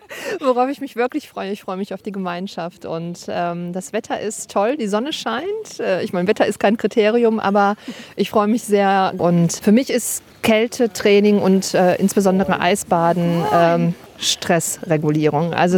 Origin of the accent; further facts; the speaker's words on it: North Rhine-Westphalia, Germany; ich komme vom Niederrhein, vom linken Niederrhein.